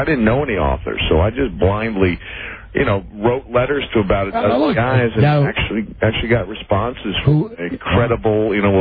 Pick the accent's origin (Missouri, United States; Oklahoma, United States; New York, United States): New York, United States; because I grew up in Long Island. It's about 1 hour and 10 minutes away without traffic.